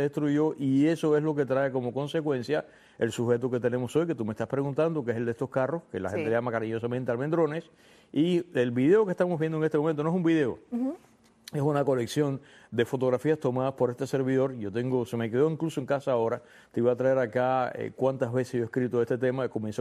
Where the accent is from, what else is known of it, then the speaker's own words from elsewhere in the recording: Cuba; moved away; hasta el año 92, que fue cuando yo salí de Cuba.